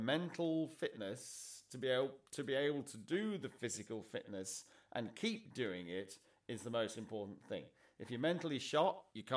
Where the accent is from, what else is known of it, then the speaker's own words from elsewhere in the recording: England, United Kingdom; I mean, obviously being English, I like football.